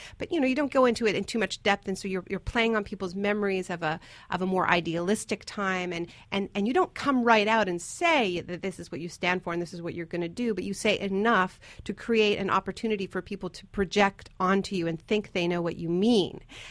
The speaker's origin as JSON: {"language": "English", "country": "Canada", "tie": "born there", "said": "I'm American and Canadian. Both my parents are American, and I was born in Canada. So I've always had this I literally have dual citizenship."}